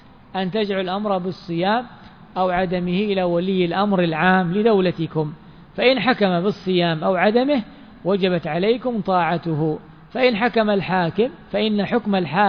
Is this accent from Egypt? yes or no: no; Yemen; يعني مثلا عندنا في اليمن مثلا إذا رؤي الهلال مثلا في السعودية